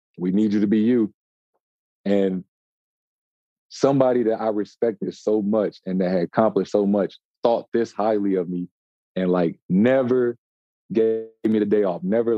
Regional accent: St. Louis, Missouri, United States; Like, I'm from St. Louis. I never thought I would go to Duke University.

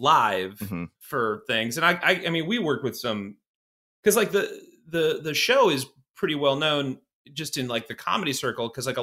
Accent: Iowa, United States; I'm from Iowa originally. So like Iowa, Boston, L.A.

